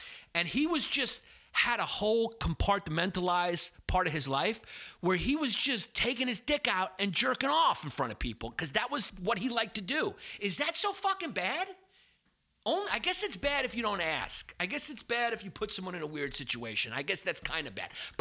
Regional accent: Brooklyn, New York, United States; I'm from Brooklyn, New York. We grew up, you know, I dated girls named Camille, you know, and Larice.

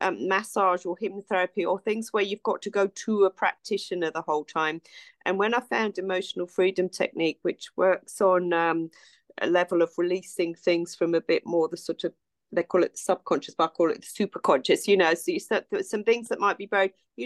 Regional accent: London, United Kingdom; I was born and brought up in North London and then was a GP in Watford

